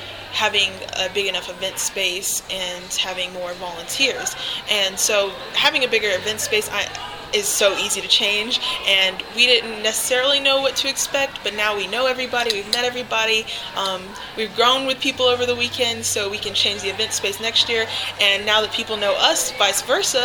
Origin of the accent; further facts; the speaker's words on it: Alabama, United States; Well, I grew up in Alabama, and I live in Georgia, so there's never been this amount of snow